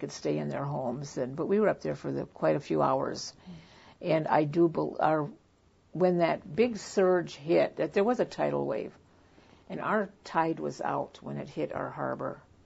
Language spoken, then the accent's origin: English; Illinois, United States; now in Seldovia, United States; Illinois.